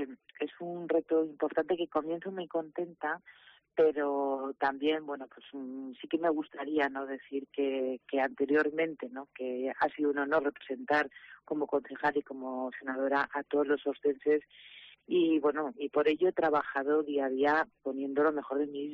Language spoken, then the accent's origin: Spanish; Aragon, Spain; es un honor y una felicidad ser ostense, ser mujer